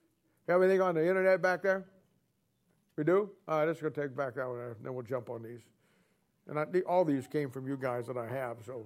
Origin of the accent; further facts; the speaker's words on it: United States; But hey, at the end of the day, you know, I'm an American. I served my country, as many of you did.